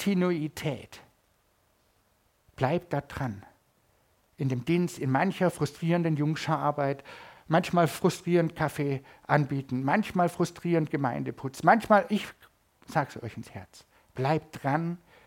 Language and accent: German; Baden-Württemberg, Germany; Das ist ein Nachbarort dort, wo ich groß geworden bin. Ich bin in der Nähe vom Dobel geboren.